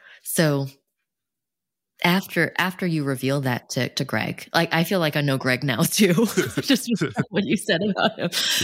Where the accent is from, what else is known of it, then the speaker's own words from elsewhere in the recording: New York City, New York, United States; I didn't grow up in DC. I grew up in New York City. But I grew up around Chinatown. So growing up too, everybody around me looked like me.